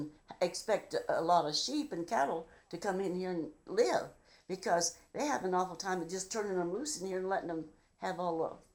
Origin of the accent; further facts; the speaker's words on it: Alma, Nebraska, United States; born there; And I was born in Alma, Nebraska.